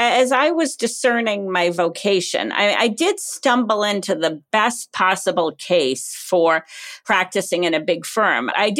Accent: Cumberland, Rhode Island, United States; I grew up in Cumberland, Rhode Island.

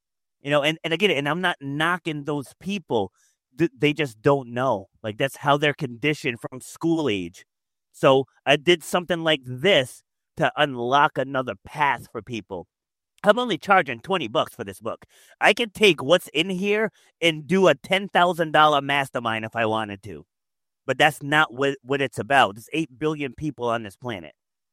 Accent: Queens, New York, United States; So I was born in Queens, New York. And so I guess when my mom, if I remember the story correctly, when my mom was pregnant with me, we were living in Brooklyn, but their apartment burned down. So they had to go into the projects in Queens

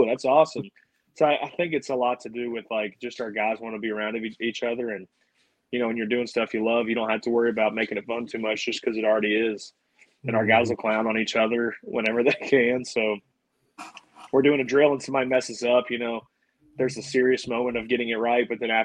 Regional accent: Birmingham, Alabama, United States; Birmingham's that crazy area for baseball.

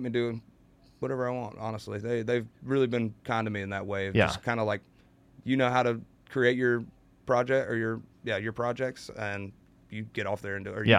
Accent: Carolina, United States; since I'm from Carolina and … is from Carolina

